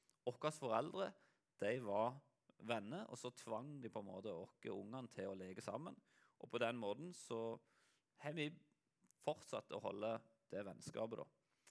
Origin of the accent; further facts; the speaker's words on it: Lyngdal, Agder, Norway; moved away as an adult; also born or lived in Kristiansand; now in Varhaug, Norway; jeg kommer jo egentlig fra Lyngdal, og der bodde jeg til jeg var 19 år. Da flyttet jeg til Kristiansand for å gå på bibelskole. Og i Kristiansand bodde jeg frem til jeg var 24. Og så flyttet jeg her til Varhaug.